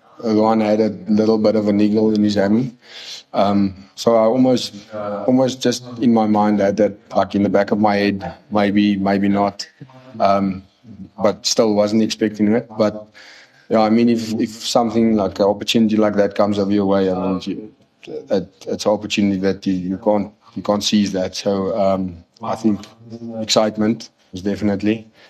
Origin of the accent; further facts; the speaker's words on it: Kimberley, Northern Cape, South Africa; We grew up there in around Kimberley. My dad, they farm. So been on the farm my whole life. Then went to primary school in Kimberley